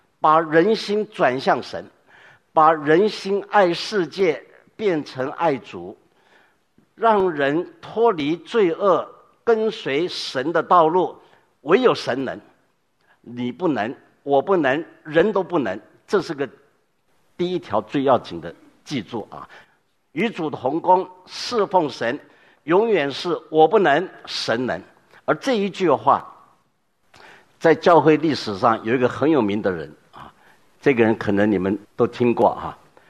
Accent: China; 那个时候对于我们中国人祭天祭祖，甚至有一些名人的敬拜，他们就宽松。

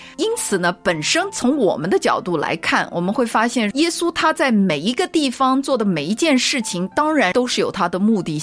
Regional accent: China; 对我们中国人来说，我们特别喜欢福这个字嘛

